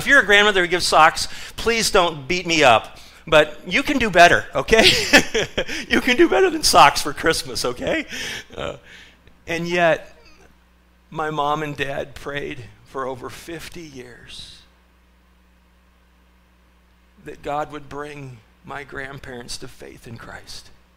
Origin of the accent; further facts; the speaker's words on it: Des Moines, Iowa, United States; I remember as a child growing up in Des Moines, Iowa